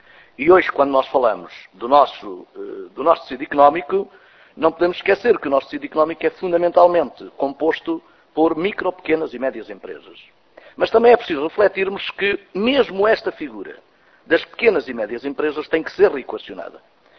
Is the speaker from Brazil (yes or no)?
no; Castelo Branco, Portugal; Eu venho de um distrito do interior, venho do distrito de Castelo Branco